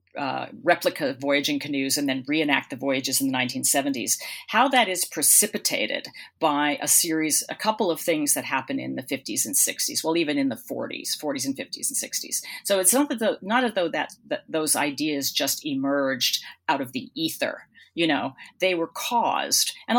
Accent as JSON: {"language": "English", "town": "Boston", "region": "Massachusetts", "country": "United States", "said": "And one of the things that I was really aware of, and again, I come from Boston, you know, and I live in Boston now."}